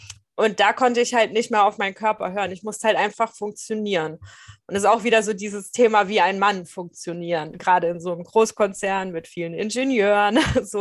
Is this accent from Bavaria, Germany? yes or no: yes; Würzburg, Bavaria, Germany; also born or lived in Stuttgart; ich wohne mittlerweile wieder in meiner Heimatstadt in Würzburg, war aber 7 Jahre in Stuttgart